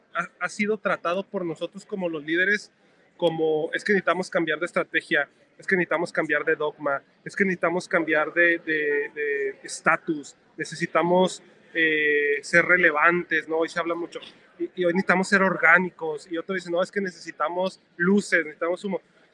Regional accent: Ciudad Juárez, Chihuahua, Mexico; soy 100% guatemalteco, pero me tocó nacer y crecer en México, en Ciudad Juárez, Chihuahua, pero toda mi familia es guatemalteca.

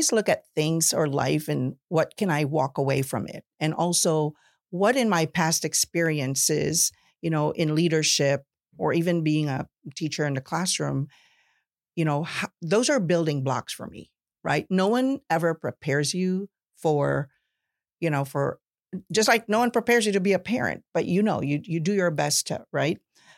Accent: Chicago, Illinois, United States; I came from a large city. And the fact that I came from Chicago, to me already put a lot of preconceived, you know, notions or ideas about who I am.

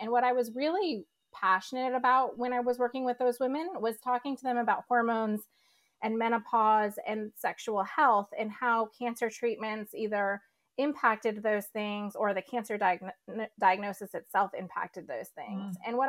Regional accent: Raleigh, North Carolina, United States; Well, I'm from Raleigh, so I'll just say that.

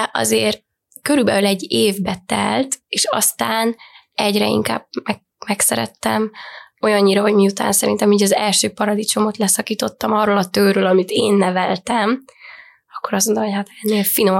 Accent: Oradea, Bihor, Romania; mert hogy én 100%-ban városi lány voltam, én Nagyváradon születtem, ott is nőttem fel

